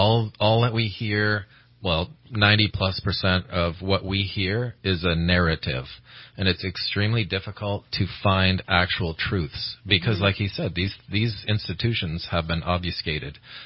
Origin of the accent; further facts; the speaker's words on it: Calgary, Alberta, Canada; I know in Calgary, Alberta, Canada, my home country